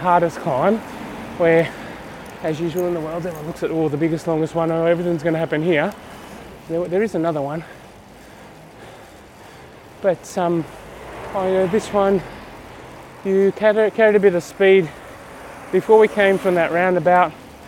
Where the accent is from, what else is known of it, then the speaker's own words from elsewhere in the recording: Australia; now in Stabio, Switzerland; I'm actually Australian. I rent a house in Europe, I own a house in Australia. So where is my home? I've been moving around all my life.